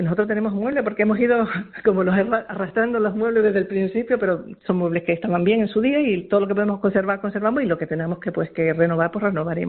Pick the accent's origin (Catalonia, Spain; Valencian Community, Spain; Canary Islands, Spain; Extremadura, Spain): Canary Islands, Spain; Las Palmas; Nosotros tuvimos muchos años cuando trabajamos en la zona sur y nos hemos habituado al sur, aunque somos de Las Palmas.